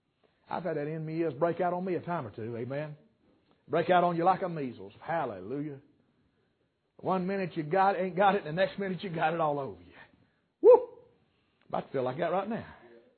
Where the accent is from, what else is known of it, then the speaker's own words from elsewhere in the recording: North Carolina, United States; I was raised here in West North Carolina.